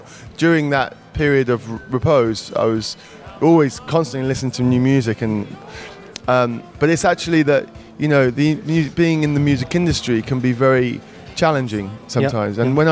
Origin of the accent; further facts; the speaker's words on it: United Kingdom; now in France; I am completely Franglish, you know. Like I'm not really English anymore. I mean, I am English, but I'm French too.